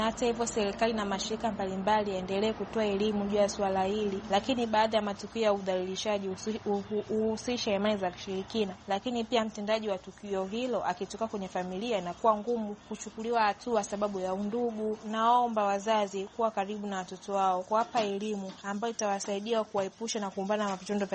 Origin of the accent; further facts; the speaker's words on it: Morogoro, Tanzania; natokea mkoa Morogoro.